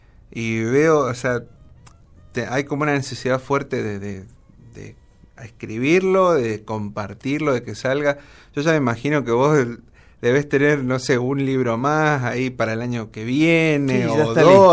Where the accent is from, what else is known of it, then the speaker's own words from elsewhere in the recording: Córdoba, Argentina; para toda la gente de Villa Libertador, viste, de donde soy yo, básicamente.